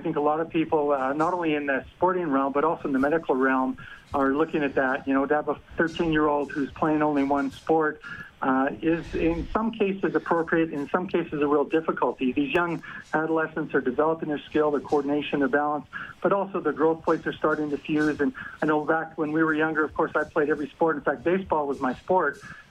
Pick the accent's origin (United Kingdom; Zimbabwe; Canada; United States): Canada; I'm not American. I'm Canadian, and I'm proudly Canadian.